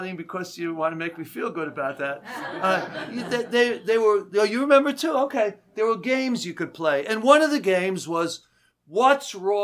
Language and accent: English; United States; I remember growing up in America.